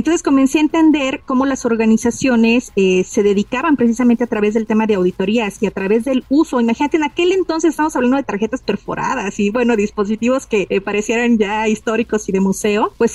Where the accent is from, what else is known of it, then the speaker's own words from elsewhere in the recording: Mexico; Trabajo para diversas organizaciones a nivel nacional, en mi país, en México, por supuesto, pero también en Latinoamérica.